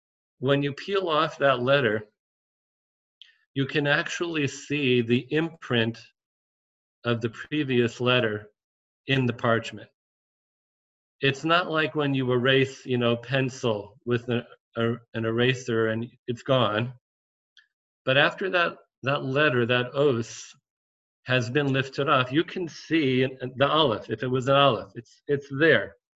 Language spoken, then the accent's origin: English; Denver, Colorado, United States; Rabbi and Mrs. Meyer, who live in Denver, which is my hometown.